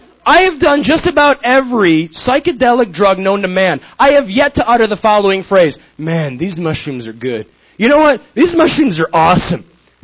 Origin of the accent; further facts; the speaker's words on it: United Kingdom; I'm British, which is cool.